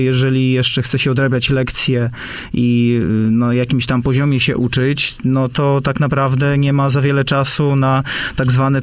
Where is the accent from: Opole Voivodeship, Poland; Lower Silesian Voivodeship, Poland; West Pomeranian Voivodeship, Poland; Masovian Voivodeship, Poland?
Masovian Voivodeship, Poland; No, ja pochodzę z północnego Mazowsza, tak?